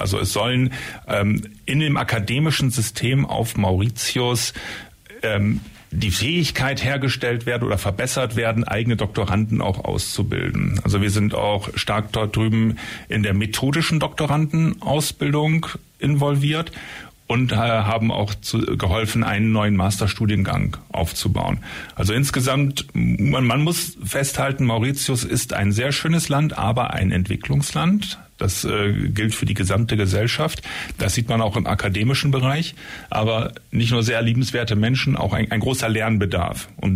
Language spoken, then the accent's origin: German; Bremerhaven, Bremen, Germany; moved away as an adult; also born or lived in Bamberg / Frankfurt; now in Ulm, Germany; Ich spreche reines Hochdeutsch. Ich komme nämlich von der Küste, bin gebürtiger Bremer, aufgewachsener Bremerhavener, habe in Bamberg studiert, in Frankfurt gearbeitet, bevor es mich dann im Jahr 2010 nach Neu-Ulm verschlagen hat, respektive Ulm. In Ulm wohne ich, in Neu-Ulm arbeite ich